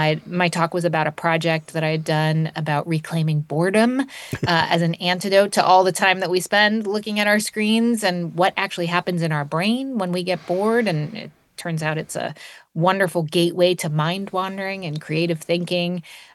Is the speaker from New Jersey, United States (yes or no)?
yes; New Jersey, United States; So I grew up in New Jersey and ended up becoming a journalist right out of college.